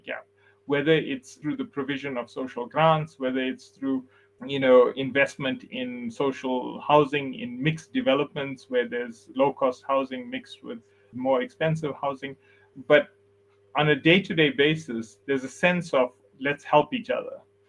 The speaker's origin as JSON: {"language": "English", "country": "South Africa", "tie": "born or raised there", "said": "The benefit of being in South Africa and growing up in South Africa is that you learn to sort of understand inequality"}